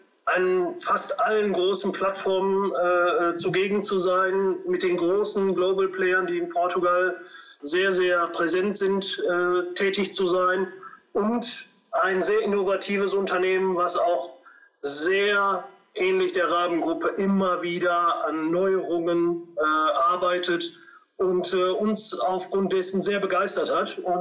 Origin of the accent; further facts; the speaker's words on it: North Rhine-Westphalia, Germany; born there; Das liegt aber daran, dass ich diverse Wurzeln in mir trage. Portugiesisch ist richtig, durch und durch, aber ich bin gebürtiger Westfale